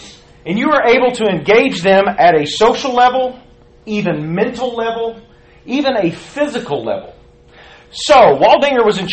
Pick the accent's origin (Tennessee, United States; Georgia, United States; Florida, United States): Tennessee, United States; now in Dallas, United States; I am not from Dallas, Texas. I'm actually from Tennessee. Middle Tennessee. I'm a missionary to Dallas.